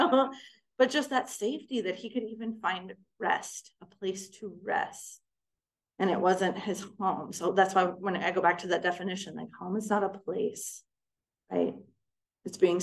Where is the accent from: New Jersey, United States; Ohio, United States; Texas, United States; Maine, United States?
Ohio, United States; So I'm from Ohio, which is in like really small town Ohio, which yeah, is a part of just my history, right?